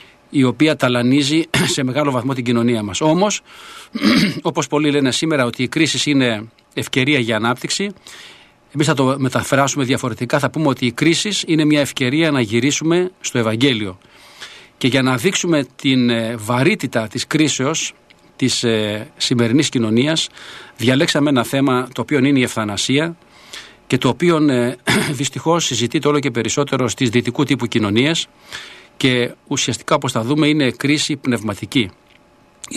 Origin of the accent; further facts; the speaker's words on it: Greece; Και εμείς ιδιαίτερα σαν Έλληνες έχουμε αυτή τη μεγάλη ευθύνη απέναντι στον Κύριο